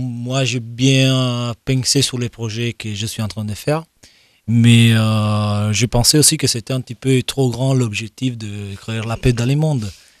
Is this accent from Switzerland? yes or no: no; northern Italy, Italy; French is a second language; now in France; Je viens de l'Italie, du nord de l'Italie, à côté, dans les vallées des Alpes. C'est 4 mois que je suis ici.